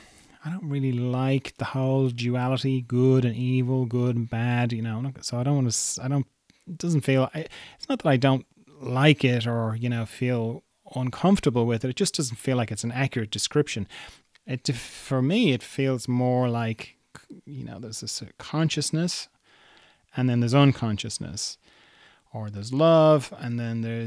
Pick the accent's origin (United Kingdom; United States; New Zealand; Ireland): Ireland; also born or lived in Australia; when I lived in Australia, I was like 20-25% more interesting just because I was from Ireland. People would say, oh, I love your accent.